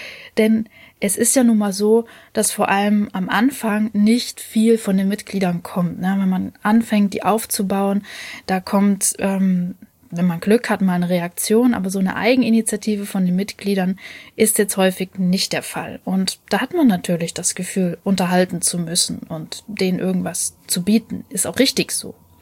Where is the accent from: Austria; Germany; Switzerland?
Germany; Leipzig, Saxony; Ich als Leipzigerin darf trotzdem mitmachen.